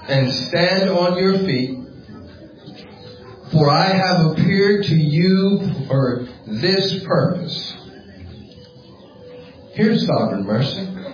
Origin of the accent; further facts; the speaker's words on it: California, United States; I'm from California. There's a lot of Mexicans in California.